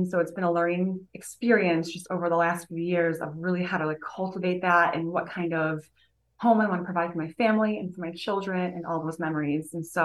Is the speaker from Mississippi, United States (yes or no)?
no; Chicago, Illinois, United States; also born or lived in Wisconsin; Okay, so I was born in the Chicagoland area, and then my family, we moved up to northern Wisconsin when I was in seventh grade, and then I moved back to Chicago for college.